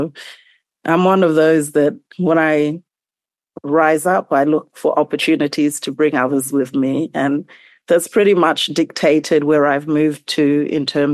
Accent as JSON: {"language": "English", "region": "East Sepik", "country": "Papua New Guinea", "said": "so I'm from East Sipik"}